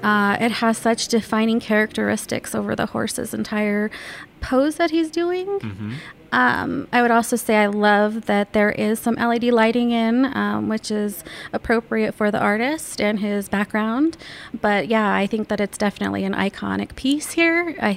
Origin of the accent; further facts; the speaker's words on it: Westminster, Colorado, United States; Yep. I grew up in Westminster.